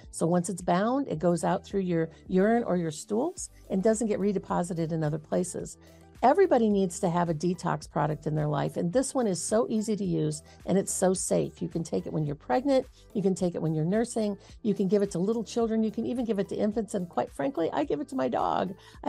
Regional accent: Cleveland, Ohio, United States; I'm from Cleveland.

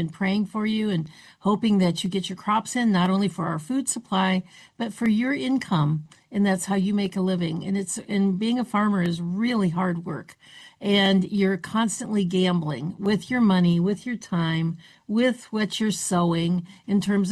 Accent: Attica, Ohio, United States; when I was growing up in Attica, Ohio. It was just really small.

